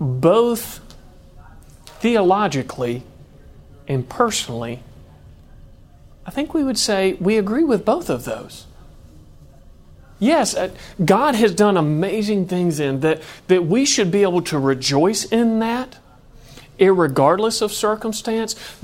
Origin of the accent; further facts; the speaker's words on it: Kentucky, United States; I'm from Kentucky. We grew up 30 minutes from the nearest McDonald's. When they paved the road in front of our house, my brother was not happy because it meant we didn't live in the country anymore.